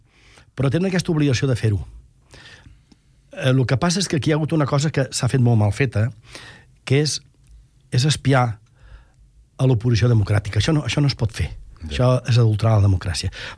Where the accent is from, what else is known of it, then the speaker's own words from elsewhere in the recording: Vic, Catalonia, Spain; now in Barcelona, Spain; jo sóc l'any 55 nascut a Vic, jo sóc fill de Vic. Jo estrany vaig venir cap a Barcelona, jo sóc català de soc arrel, i conec perfectament el poble català.